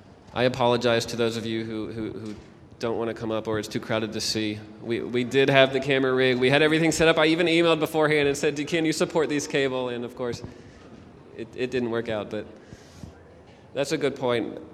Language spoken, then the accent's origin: English; Austin, Texas, United States; Yes, we're actually from Austin, Texas. We have a couple of big arcades down there.